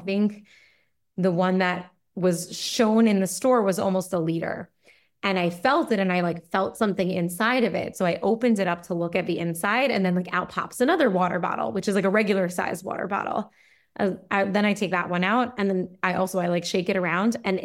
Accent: Westchester, New York, United States; I grew up in Westchester, which has like really, really beautiful malls.

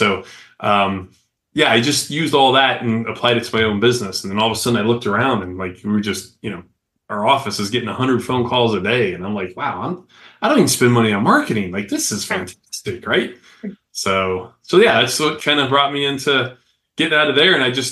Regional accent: Flagstaff, Arizona, United States; I grew up in Flagstaff, and this kid was Martin Casado, and he lived a couple houses down

